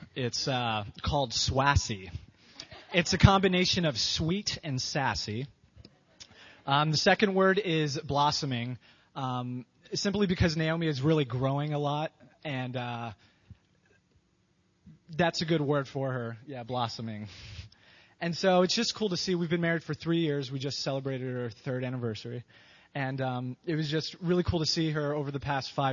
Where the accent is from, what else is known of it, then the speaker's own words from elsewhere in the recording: Lebanon, Pennsylvania, United States; So I grew up in Lebanon. I went to Northern Lebanon High School.